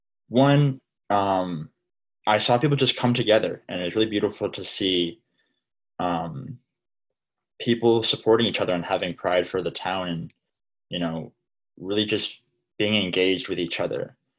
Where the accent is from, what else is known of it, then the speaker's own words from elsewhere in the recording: Newtown, Connecticut, United States; So I would say my beginnings in politics start, from my hometown. I'm from Newtown, Connecticut